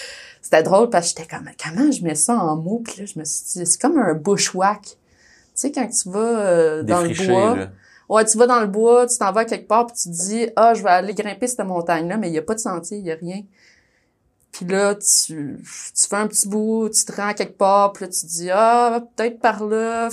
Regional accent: Quebec, Canada; moved away; Quand je suis partie du Québec en 2019, j'ai tout vendu mes affaires.

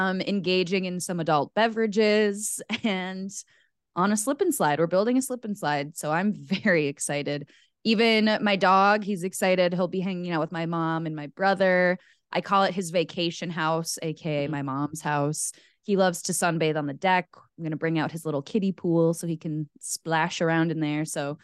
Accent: Rochester, Minnesota, United States; I am heading to my hometown of Rochester, Minnesota.

